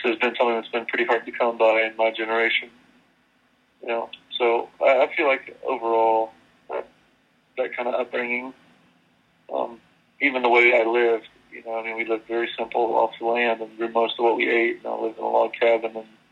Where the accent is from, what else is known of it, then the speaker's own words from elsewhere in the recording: Athens, Georgia, United States; I grew up in Athens, Georgia, right outside of Athens on a farm